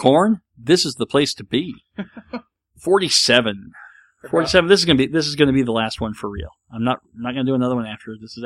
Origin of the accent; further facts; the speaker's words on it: College Station, Texas, United States; born there; also born or lived in San Antonio; I was born in College Station, Texas. My dad went to A&M. So I was born in College Station, Texas, down near the Mexican border.